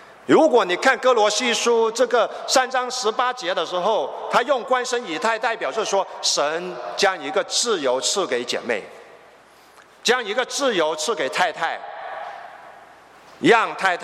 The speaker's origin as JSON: {"language": "Chinese", "country": "China", "said": "我就发现我们从中国过来的家庭"}